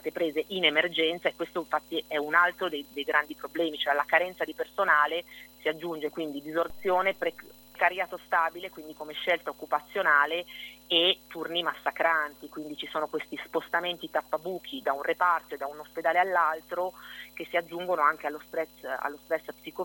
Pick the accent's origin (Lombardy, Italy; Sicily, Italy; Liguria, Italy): Lombardy, Italy; vengo da Milano, Monza, Varese